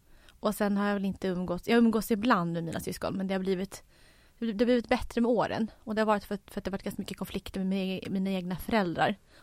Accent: Jakobsberg, Stockholm County, Sweden; Jag växte upp i Jakobsberg utanför Stockholm, en förort. Där bodde jag tills jag var 12. Och sen flyttade jag in till stan med min pappa i Vasastan.

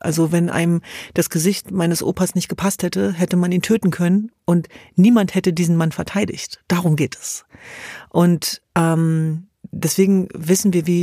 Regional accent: Hannover, Lower Saxony, Germany; born there; Wir sind in Hannover zur Welt gekommen. Wir hatten ein ziemlich deutsches Leben, würde ich sagen.

